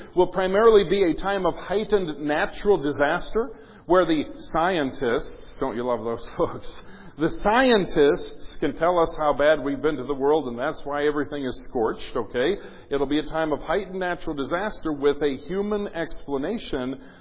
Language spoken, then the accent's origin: English; United States; Now, I'm speaking as American Christians, okay?